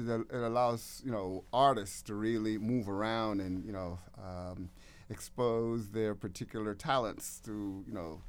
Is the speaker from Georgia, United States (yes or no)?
no; New York, United States; Me, I'm from New York, so we don't have this New Jersey, New York thing.